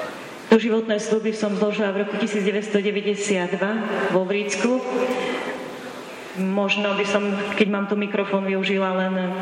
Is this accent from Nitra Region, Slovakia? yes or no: yes; Tovarniky, Nitra Region, Slovakia; Ja osobne teda pochádzam z Továrnik